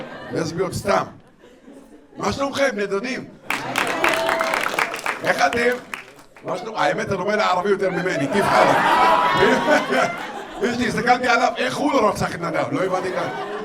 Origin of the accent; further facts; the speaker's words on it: Northern District, Israel; אני מגיע מהצפון.